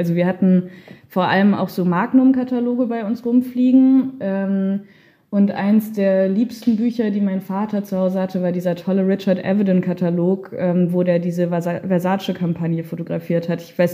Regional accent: Wiesbaden, Hesse, Germany; ich komme aus Wiesbaden ursprünglich

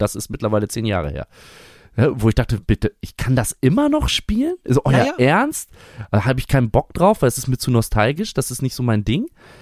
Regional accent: Bünde, North Rhine-Westphalia, Germany; ich komme aus Bünde, das ist so ein paar Kilometer von Bielefeld entfernt

